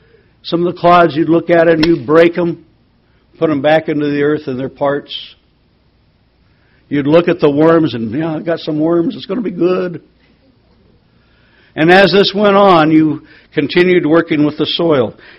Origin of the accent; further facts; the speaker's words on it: Wyoming, United States; Growing up in Wyoming, the value of rains at the proper season for wheat is unbelievable.